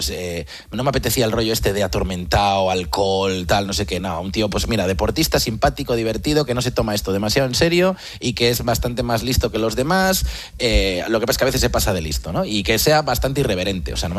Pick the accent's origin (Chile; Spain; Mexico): Spain; Vigo, Galicia; Al final yo nací en Vigo, mis padres de Vigo, mis hermanos de Vigo, mis sobrinos de Vigo. El único que se ha ido fuera soy yo.